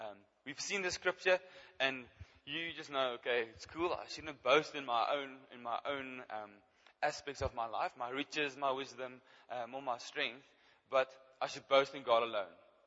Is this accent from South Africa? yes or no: yes; Bloemfontein, Free State, South Africa; also born or lived in Ficksburg; I was born in Ficksburg, in the West Vrystaat, and I moved to Bloemfontein, to the Vrystaat. So I've been here my whole life, and I haven't been anywhere.